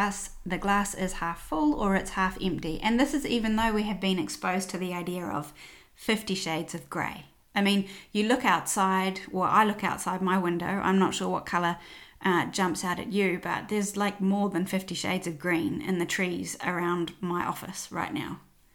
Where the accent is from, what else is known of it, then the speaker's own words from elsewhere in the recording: New Zealand; Some of them are growing up in New Zealand, the sun is super harsh.